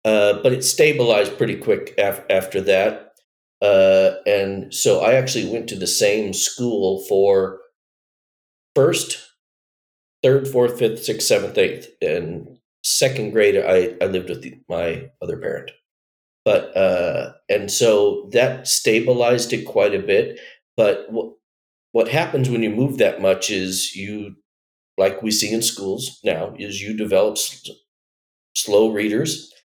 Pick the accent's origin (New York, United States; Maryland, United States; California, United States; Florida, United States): California, United States; Covina; also born or lived in Torrance, California; I was born in Torrance, California. It's in LA County. Moved a bunch of times between birth and first grade, and eventually ended up in a place called Covina, California, actually on a county island called Charter Oak.